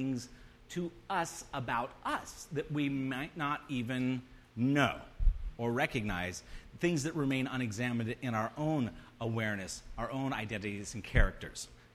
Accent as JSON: {"language": "English", "town": "Newport Beach", "region": "California", "country": "United States", "tie": "born or raised there", "said": "I'm from Newport. Lived there since I was 9. All right? Grew up in North Long Beach in the projects before that, but then you go from North Long Beach to Balboa, it's weird."}